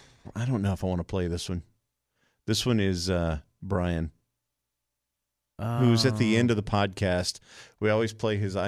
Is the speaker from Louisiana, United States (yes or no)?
yes; Houma, Louisiana, United States; That's straight from my hometown. Some Popeyes. That is Houma, Louisiana right there.